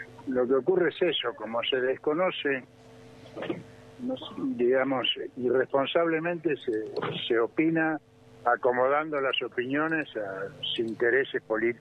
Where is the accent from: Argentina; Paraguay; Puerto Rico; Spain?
Argentina; Como argentino